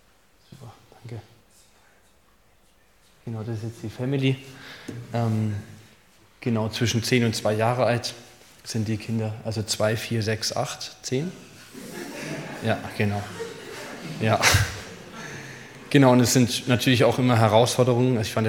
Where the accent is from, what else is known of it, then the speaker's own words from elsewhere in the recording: Creußen, Bavaria, Germany; ich komme aus der Nähe von Bayreuth. Kreußen würde jetzt keinem wahrscheinlich was sagen.